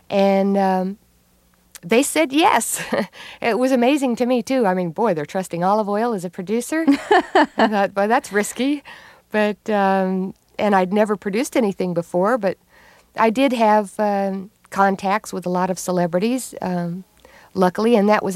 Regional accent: Texas, United States; Because I grew up in Texas, and I have this great desire to have put down roots, you know.

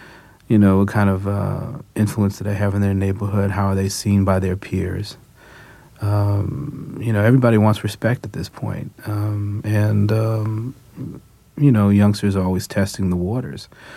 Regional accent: Newark, New Jersey, United States; I grew up in Newark, New Jersey. Grew up in the projects of Newark, New Jersey.

